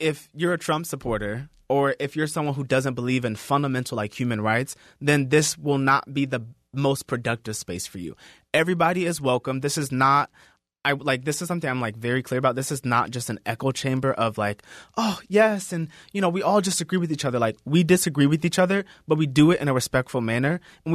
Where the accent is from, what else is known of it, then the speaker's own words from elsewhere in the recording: Georgia, United States; also born or lived in Los Angeles; now in Phoenix, United States; So I'm from Georgia, and then I moved to LA to go to school. And after school, I graduated and I moved to Phoenix, and I didn't know anybody in Phoenix.